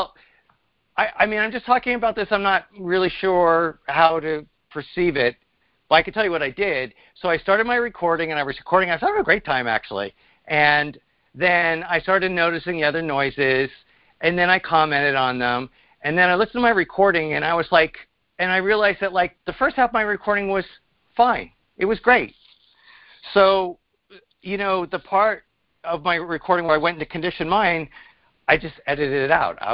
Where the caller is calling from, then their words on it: Pennsylvania, United States; I'm calling from Pennsylvania.